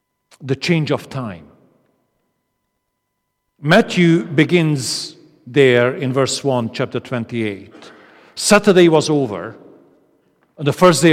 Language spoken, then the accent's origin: English; Transylvania, Romania; English is a second language; As you can hear from my accent, I'm not quite from Comley Bank originally, not even East Kilbride. If you wondered, just in case. I'm originally from Transylvania.